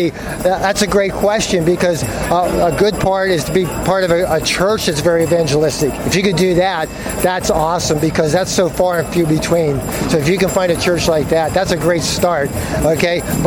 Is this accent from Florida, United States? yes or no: no; Pittsburgh, Pennsylvania, United States; from Pittsburgh.